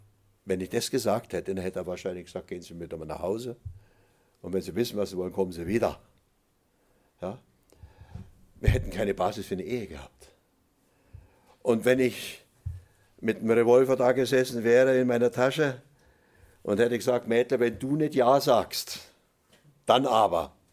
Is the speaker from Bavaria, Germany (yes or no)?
yes; Oberammergau, Bavaria, Germany; ich bin in den Oberammergau geboren und aufgewachsen, da sagte man Grüß Gott.